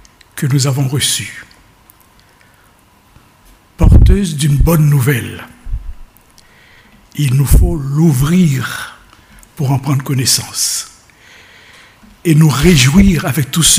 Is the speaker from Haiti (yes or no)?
yes; Haiti; de raconter une histoire qui circulait chez nous, à Haïti, dans mon enfance.